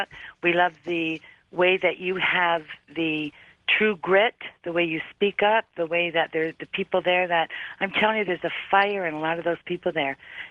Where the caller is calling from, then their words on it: Canada; from Canada, your favorite country.